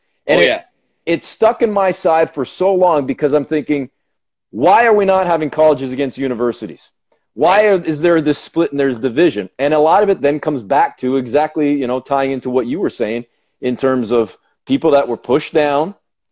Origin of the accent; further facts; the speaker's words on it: Burlington, Ontario, Canada; So I grew up in Burlington, Ontario.